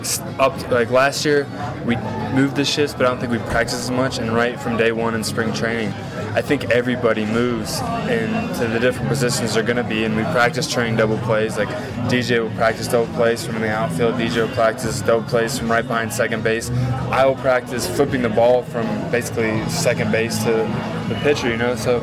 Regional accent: Atlanta, Georgia, United States; I was raised in Atlanta, so a lot of the Braves guys are, you know, so special.

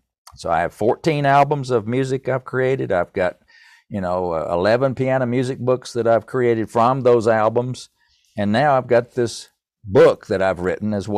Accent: Irwin, Tennessee, United States; But I'm from Irwin, Tennessee, near Johnson City to Asheville, up in the mountains.

